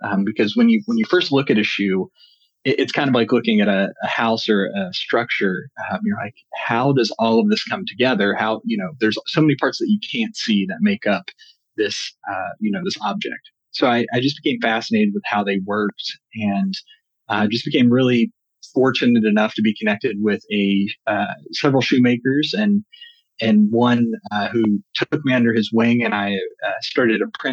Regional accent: Grafton, West Virginia, United States; I grew up in North Central West Virginia and in a little town called Grafton.

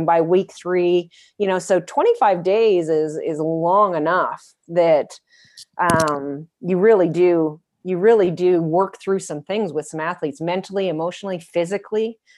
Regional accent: Canada; now in United States; I mean, I just removed my entire Canadian card. Not only am I cold in 60 degrees, I don't know how to ski.

